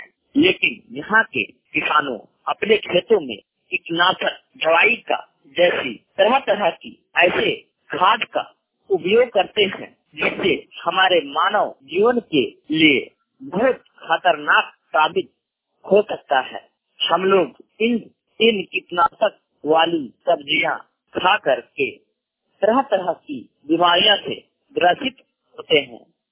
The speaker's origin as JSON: {"language": "Hindi", "town": "Badam", "region": "Jharkhand", "country": "India", "said": "ग्राम trust बादम, थाना बड़का गाँव, जिला खिलाड़ी विभाग, राज्य झारखंड के निवासी हूँ। झारखंड कृषि प्रधान राज्य है।"}